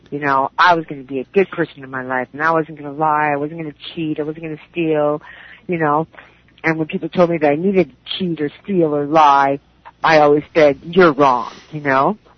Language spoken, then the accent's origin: English; Madison, Wisconsin, United States; born there; I was born in 1956 in Madison, Wisconsin.